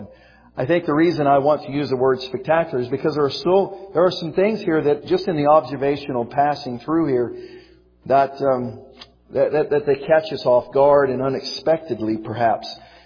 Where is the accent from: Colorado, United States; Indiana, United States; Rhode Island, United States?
Colorado, United States; I grew up in Colorado. My father was a pastor in a western part of the state in small communities. And then later, my parents moved to Riverton, Wyoming.